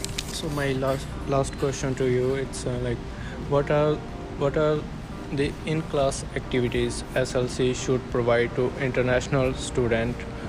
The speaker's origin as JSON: {"language": "English", "region": "Rajasthan", "country": "India", "second_language": "English", "moved": "as an adult", "lives_now": "Canada", "said": "I'm come from Rajasthan, India, and I'm starting learning English when I was in first standard. So after completing my schooling, I came to Canada for further study"}